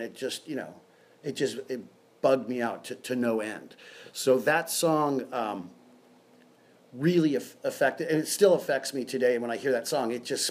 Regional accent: United States; And I grew up in the North Valley, you know, maybe, you know, 15 miles from where we are here now.

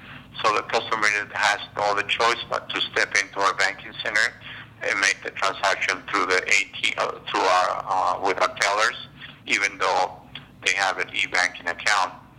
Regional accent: Mexico City, Mexico; now in Los Angeles, United States; No, actually I'm from Mexico City. I've been here for more than 25 years.

